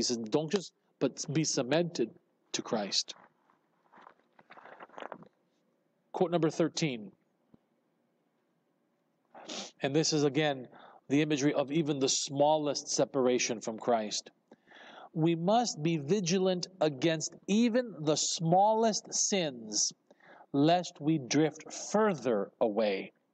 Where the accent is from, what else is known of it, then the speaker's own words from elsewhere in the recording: Colorado, United States; We used to go, growing up in Colorado as a Boy Scout, all of our camping was in the mountains.